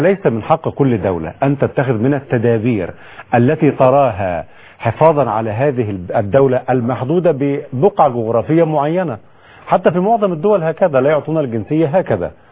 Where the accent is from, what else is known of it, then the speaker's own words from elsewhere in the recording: Egypt; أنا مصري.